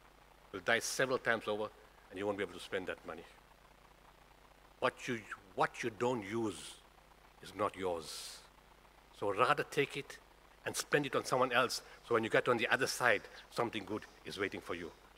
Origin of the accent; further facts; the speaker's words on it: Potchefstroom, North West, South Africa; You see, in the old days, I come from Potchefstroom again. In the old days in Potchefstroom, if somebody was naughty